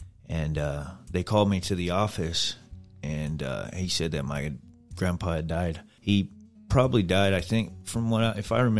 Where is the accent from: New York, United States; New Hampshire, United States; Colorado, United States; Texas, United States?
Colorado, United States; also born or lived in Salt Lake City / New Mexico; now in Greenville, United States; Originally, I'm from Salt Lake City, but I grew up in and around Colorado, in and out of New Mexico area as well.